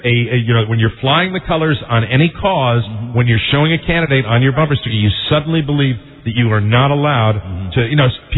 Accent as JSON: {"language": "English", "region": "New England", "country": "United States", "said": "I'm from New England. That's where, you know, a lot of Democrats come from."}